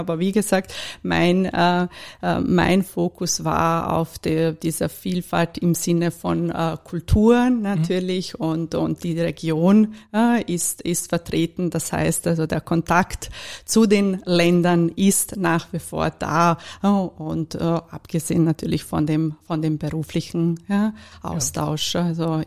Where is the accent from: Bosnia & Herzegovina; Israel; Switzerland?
Bosnia & Herzegovina; German is a second language; moved away as an adult; now in Vienna, Austria; Ja, ich komme aus Bosnien und damals war natürlich die Perspektive verglichen zu jetzt war nicht besonders toll und ich habe mich auf jeden Fall entschieden, das Land leider zu verlassen